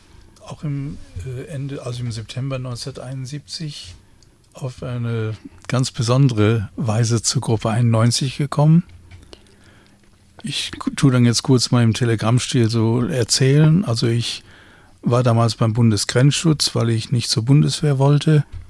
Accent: Dortmund, North Rhine-Westphalia, Germany; ich komme aus Dortmund

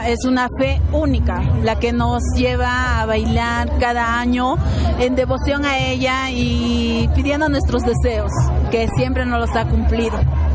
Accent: Puno, Peru; Bueno, soy de Puno y bueno, nací en Puno y bailo la morenada.

